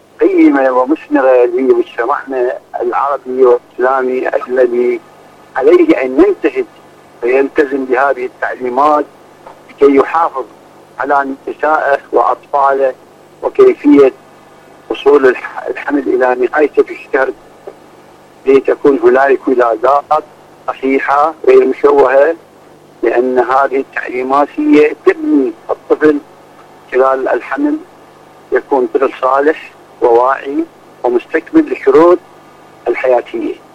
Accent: Iraq; احنا هنا عندنا بالعراق

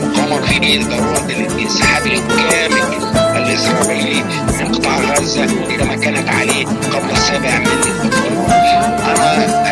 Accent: Egypt; عشان أنا أعرف مصر وإن أنا مصري

